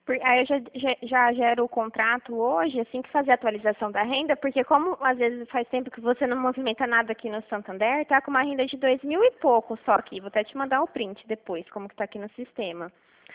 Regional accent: Dracena, São Paulo, Brazil; eu sou de Dracena, a cidade chama Dracena, fica próximo a Presidente Prudente.

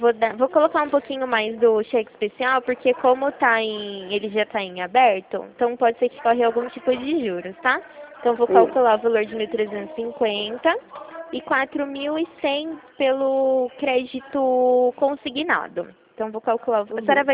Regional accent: Rio Claro, São Paulo, Brazil; Sou daqui de Rio Claro, estado de São Paulo.

